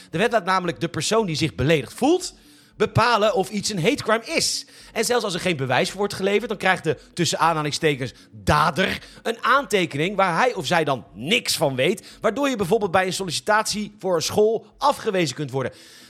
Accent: Boskoop, South Holland, Netherlands; born there; Nou ben ik toevallig geboren in Boskoop.

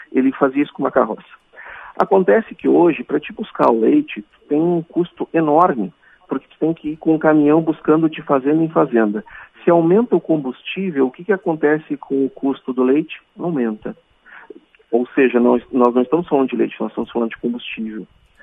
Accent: Quaraí, Rio Grande do Sul, Brazil; born there; quando eu era criança, eu morava no interior, eu nasci em Quaraí

